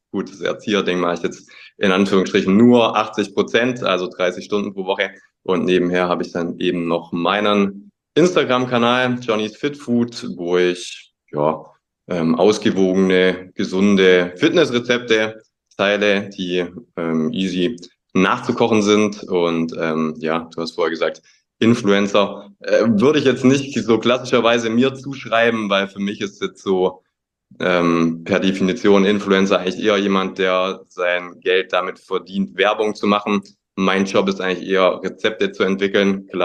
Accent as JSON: {"language": "German", "town": "Ravensburg", "region": "Baden-Württemberg", "country": "Germany", "said": "Ich komme tatsächlich aus Ravensburg, das liegt in Oberschwaben, nicht in Bayern, wobei das auch nicht so weit entfernt ist, aber geografisch zählen wir offiziell zu Baden-Württemberg."}